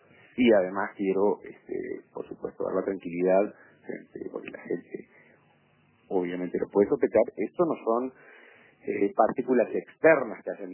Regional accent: Montevideo, Uruguay; como lo sufrimos todos este problema como montevideanos

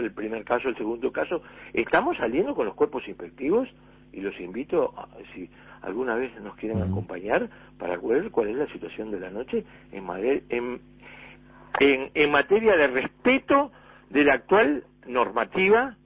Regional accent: Uruguay

